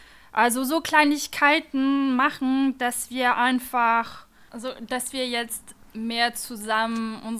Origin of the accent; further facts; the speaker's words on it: France; German is a second language; Ich komme aus Frankreich und ich bin jetzt happy, da zu sein.